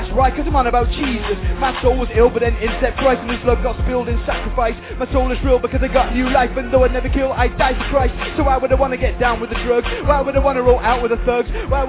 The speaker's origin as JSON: {"language": "English", "town": "Pontypool", "region": "Wales", "country": "United Kingdom", "said": "I'm not from the West Coast or the East Coast, I'm from Pontypool."}